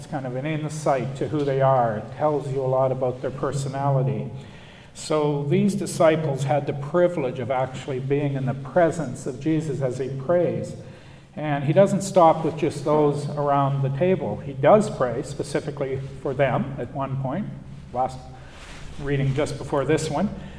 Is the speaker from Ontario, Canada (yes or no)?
no; Saskatoon, Saskatchewan, Canada; I grew up in Saskatoon. I think most of you know that. I grew up from grade 2 forward on an amazing little crescent called Middleton Crescent